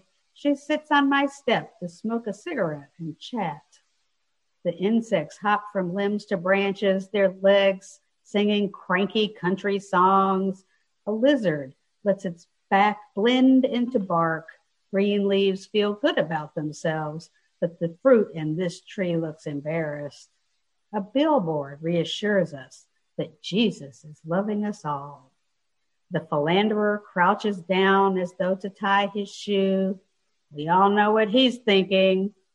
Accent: Arkansas, United States; it is the town I grew up in Arkansas. It's they're all little vignettes from this town in Arkansas that was very small, about 4,000 people, and my family owned the only store in town

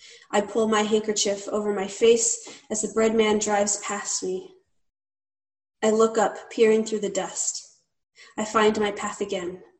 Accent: New Mexico, United States; also born or lived in El Paso; I'm from New Mexico, actually. So I grew up in New Mexico, right on the border, actually, in El Paso, Texas. And then my family moved into New Mexico as I got a little bit older.

